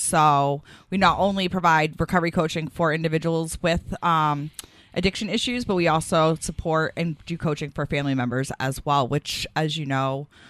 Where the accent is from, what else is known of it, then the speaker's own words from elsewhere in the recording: Milford, United States; I grew up in Milford.